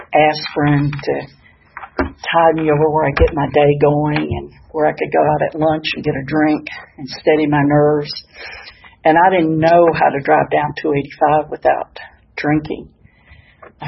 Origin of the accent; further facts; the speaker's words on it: Memphis, Tennessee, United States; moved away as an adult; And I'm from Memphis, Tennessee, and I've never lived anywhere but Memphis. And we moved to Lexington, Kentucky, and it floored me.